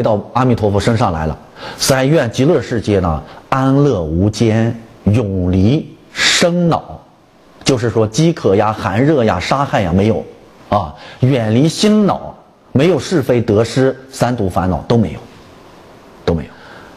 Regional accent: Shaanxi, China; 因为就在我们老家呀

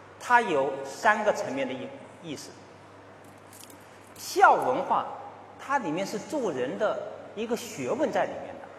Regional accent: China; 作为中国人，我们都非常明晰地感知到

